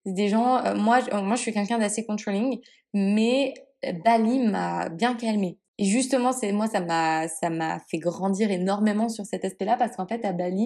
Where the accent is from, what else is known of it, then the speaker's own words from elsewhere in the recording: France; celles que tu peux vivre, on va dire, en tant que Français en France